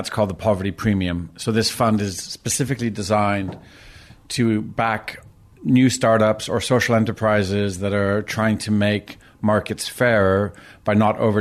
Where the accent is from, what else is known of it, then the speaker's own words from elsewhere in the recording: Canada; moved away as an adult; now in London, United Kingdom; I'm originally Canadian, and I've moved to London in 1997